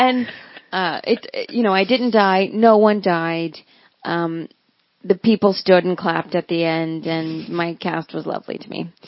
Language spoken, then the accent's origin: English; Raleigh, North Carolina, United States; that was a really great opportunity for me because I'm from North Carolina.